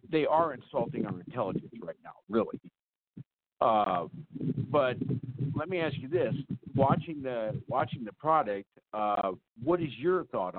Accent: North Dakota, United States; I'm from North Dakota.

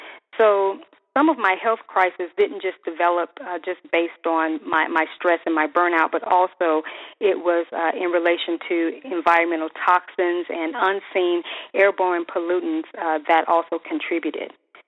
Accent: Columbus, Georgia, United States; I was guided to actually go to my hometown in Columbus, Georgia before going to Phoenix.

